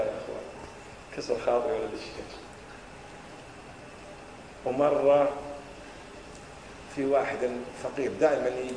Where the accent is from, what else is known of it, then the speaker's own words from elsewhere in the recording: Kuwait; إحنا فلان وفلان من الكويت